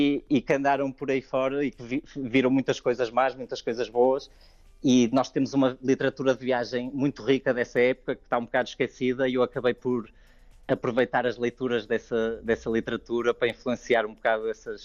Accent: Portugal; moved away as an adult; eu na realidade cresci em Portugal e até à minha idade adulta vivi em Portugal

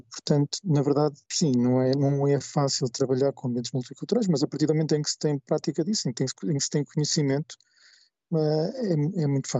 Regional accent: Portugal; somos patriotas, somos portugueses

